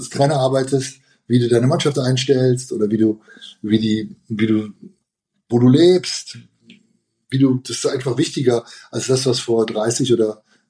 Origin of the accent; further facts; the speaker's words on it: Cologne, North Rhine-Westphalia, Germany; wir sind zusammen aufgewachsen in den Auswahlmannschaften. Er dann, Peter damals aus Mannheim und ich aus Köln.